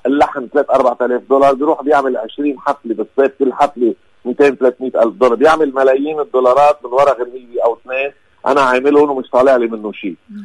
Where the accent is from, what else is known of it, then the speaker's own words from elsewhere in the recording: Lebanon; انا كلبناني